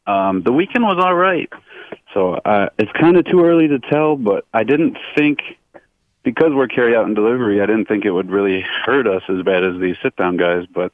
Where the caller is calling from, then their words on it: Ann Arbor, Michigan, United States; I'm calling from Tormino's Pizza and Burrito Joint in Ann Arbor.